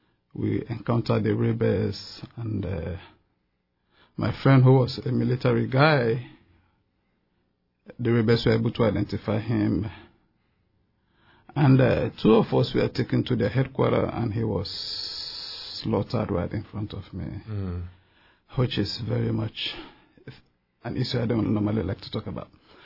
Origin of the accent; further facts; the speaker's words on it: Sierra Leone; now in Juneau, United States; Well, I come from Sierra Leone, West Africa, and the southern part of Sierra Leone is what they call Bont Island, which is very much similar to Alaska, so it's okay. Like home away from home. But we live very close to the Atlantic Ocean